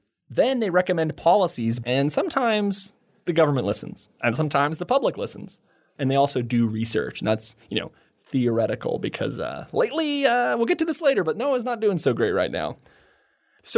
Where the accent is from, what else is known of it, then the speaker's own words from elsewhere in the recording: United States; And I'm not saying this just because I'm an American and everything America does is important.